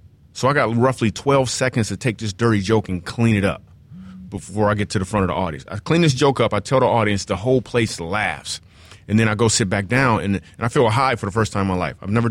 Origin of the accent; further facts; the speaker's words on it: Grand Rapids, Michigan, United States; I was actually at a movie theater when I was 17 years old in Grand Rapids, Michigan, my hometown